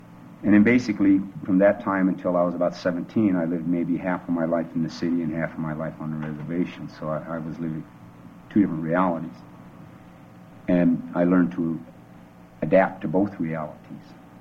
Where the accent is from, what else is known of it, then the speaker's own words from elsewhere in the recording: Omaha, Nebraska, United States; born there; also born or lived in Santee reservation, Nebraska; Well, I was born in 1946 in Omaha, Nebraska. And my tribe is Santee, Dakota, Sioux. And my reservation is Santee, and it's up in northeastern Nebraska.